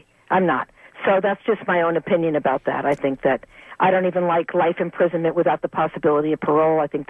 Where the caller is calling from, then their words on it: Berkeley, California, United States; Yes, I'm calling from Berkeley.